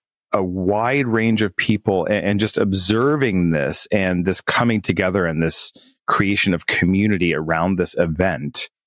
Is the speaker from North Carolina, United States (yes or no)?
no; Kansas, United States; I grew up in Kansas, and both sides of my family were from Kansas and Oklahoma.